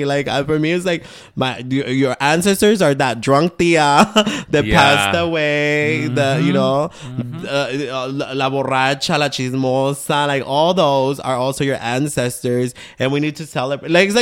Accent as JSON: {"language": "English", "country": "United States", "tie": "born or raised there", "said": "I grew up in the United States"}